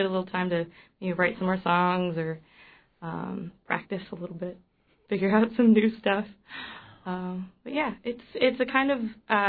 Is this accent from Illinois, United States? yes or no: no; California, United States; now in Anchorage, United States; I am from Sonoma County, California, yeah.